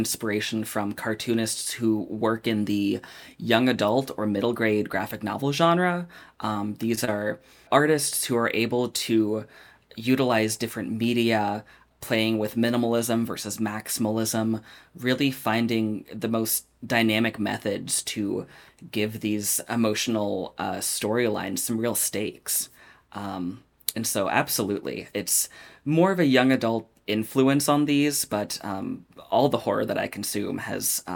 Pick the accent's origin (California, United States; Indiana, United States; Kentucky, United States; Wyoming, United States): Kentucky, United States; now in St. Louis, United States; from my hometown growing up in Kentucky to St. Louis here